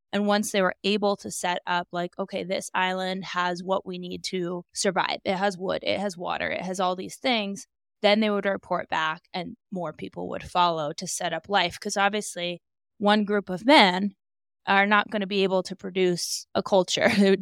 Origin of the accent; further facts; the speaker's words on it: Alaska, United States; I have gone fishing many a time growing up in Alaska.